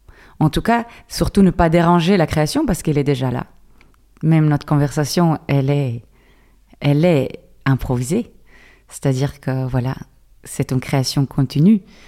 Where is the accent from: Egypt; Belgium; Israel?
Israel; je viens d'Israël.